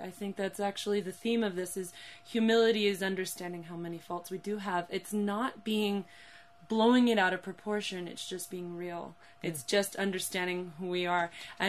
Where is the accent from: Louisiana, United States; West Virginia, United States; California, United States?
West Virginia, United States; New Vrindavan; being a Gurukuli, I grew up in New Vrindavan